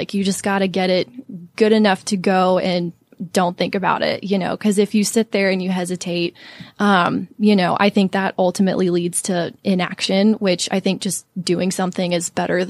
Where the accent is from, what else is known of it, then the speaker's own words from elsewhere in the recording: Atlanta, Georgia, United States; And I grew up here in Atlanta, not too far from where we are today.